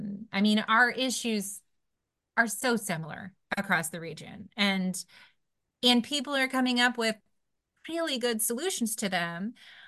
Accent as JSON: {"language": "English", "region": "Midwest", "country": "United States", "tie": "born or raised there", "moved": "as an adult", "lives_now": "West Virginia, United States", "said": "so I grew up in the Midwest. You can hear in my accent. But I moved to West Virginia in 2005. So it's been 20 years now that I've worked on regional issues."}